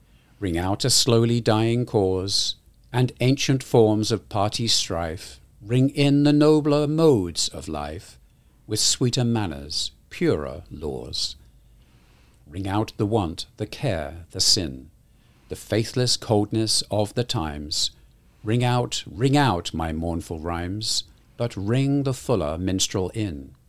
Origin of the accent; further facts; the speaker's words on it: England, United Kingdom; When I grew up in England, of course, Boxing Day to us was just, you know, the day after Christmas.